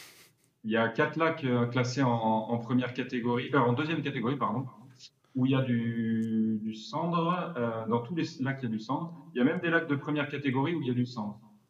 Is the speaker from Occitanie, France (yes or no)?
no; Bordeaux, Nouvelle-Aquitaine, France; now in Corsica, France; J'ai passé toute mon enfance en Gironde et je suis arrivé en Corse en 2008.